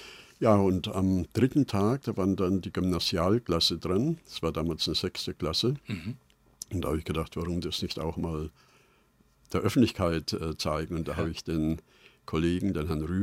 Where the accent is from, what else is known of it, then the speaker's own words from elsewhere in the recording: Aschfeld, Bavaria, Germany; Also geboren bin ich tatsächlich in Aschfeld. Das ist ein kleines Dorf im Landkreis Mönchspessart.